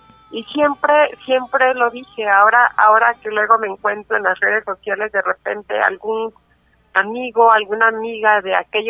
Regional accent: Uruapan, Michoacán, Mexico; Yo soy de Michoacán, de una ciudad, ahora ya ciudad, ha crecido, de Uruapan. Uruapan pertenece a su vez a, está localizada en una región purépecha, raíces indígenas.

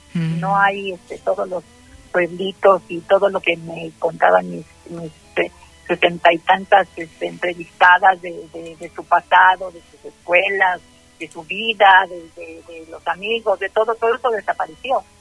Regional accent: Mexico; Nosotros somos mexicanas, yo soy mexicana, y a mí me gusta la historia, la tradición, y me siento parte de este hermosísimo país.

